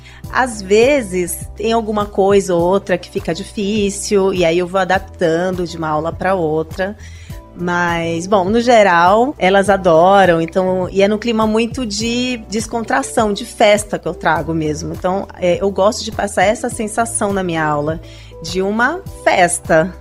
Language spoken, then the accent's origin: Portuguese; Belém, Pará, Brazil; now in São Paulo, Brazil; eu sou de Belém, né? Moro aqui em São Paulo, já vai fazer 20 anos.